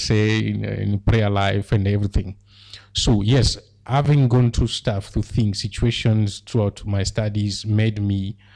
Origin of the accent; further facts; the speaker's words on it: Kisangani, Tshopo, DR Congo; I'm from Congo, DRC, Kisangani. I'm a disciple of Jesus Christ